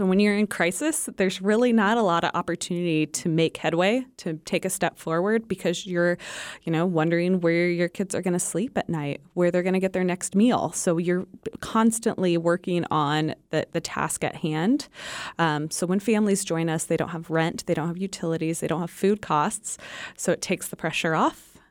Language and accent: English; Kansas City, Missouri, United States; I mean, I'm from Kansas City, so I feel a little...